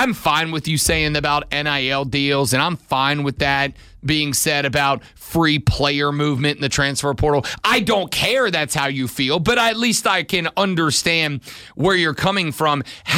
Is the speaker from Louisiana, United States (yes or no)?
yes; Louisiana, United States; also born or lived in Florida; Well, when I was growing up, I'm from Louisiana, all my family went to LSU. So I grew up an LSU fan.